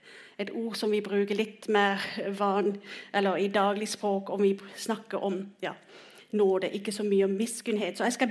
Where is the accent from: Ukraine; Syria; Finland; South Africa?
South Africa; born there; Swedish is a second language; Det är nåde att vi kan vara född i ett land där jag är född i Sydafrika